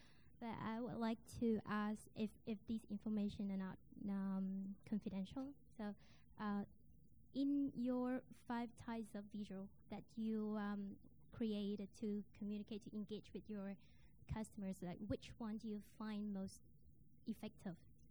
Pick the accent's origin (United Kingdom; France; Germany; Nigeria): France; Paris, Île-de-France; Hi, so I'm from Paris.